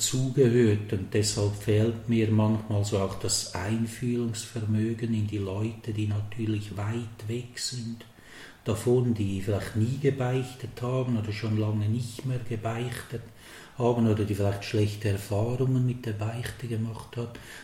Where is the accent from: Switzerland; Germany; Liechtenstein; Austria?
Switzerland; Sarnen, Obwalden; in meiner Heimat in Sarnen, Stalden, kam ich dann 4 Jahre als Vikar nach Brunnen